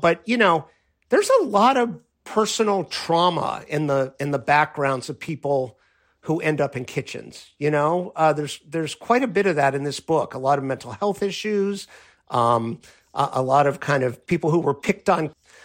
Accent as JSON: {"language": "English", "town": "Miami", "region": "Florida", "country": "United States", "tie": "born or raised there", "said": "I happened to speak some pretty good Spanish because I grew up in Miami"}